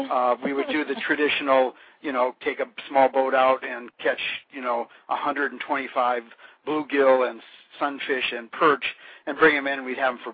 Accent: Finland; it's because I'm from Finland, or my parents were

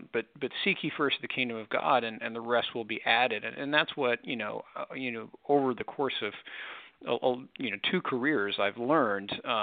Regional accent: Missouri, United States; I read over the radio at the age of 12 in my hometown of Missouri, and so it was in high school.

